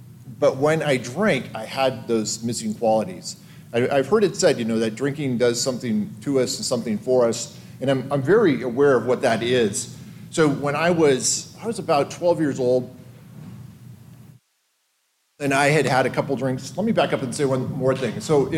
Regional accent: Washington, United States; I'm originally from Southwest Washington State on the coast. I come from a huge Irish Catholic family.

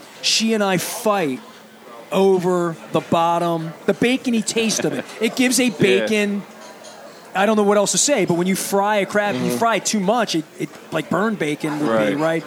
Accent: Baltimore, Maryland, United States; I'm from East Baltimore. East Baltimore's mm-hmm. a lot of Old Bay.

